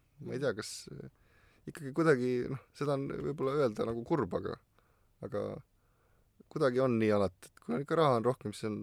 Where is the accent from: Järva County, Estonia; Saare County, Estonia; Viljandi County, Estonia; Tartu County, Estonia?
Järva County, Estonia; Türi; siis ütlesin Türilt , ütlesin , no ilmselt keegi ei tea , kus see on